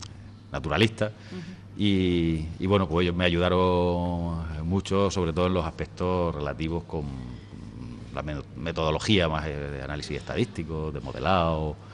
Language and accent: Spanish; Orihuela, Valencian Community, Spain; now in Murcia, Spain; Yo soy de Orihuela, sí. Aunque vivo en Murcia, pero vamos, soy de Orihuela.